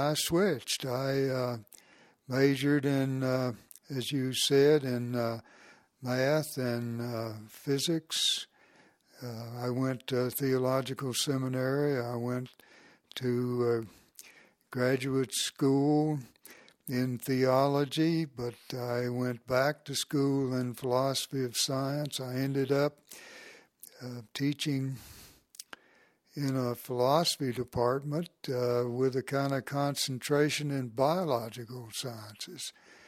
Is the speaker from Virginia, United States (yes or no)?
yes; Virginia, United States; I was born Scots Presbyterian in the Valley of Virginia, and those people, they said, like the Scots before them, and the old country, those people sort of loved gospel and landscape.